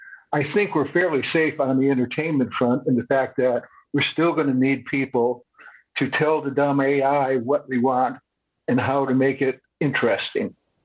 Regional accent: Detroit, Michigan, United States; I still think I come from Detroit. We brought the car into existence

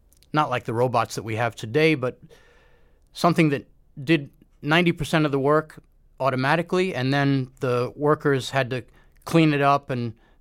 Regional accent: Manhattan, New York, United States; I grew up in Manhattan near the Cathedral of St. John the Divine, which is an enormous stone building, unfinished.

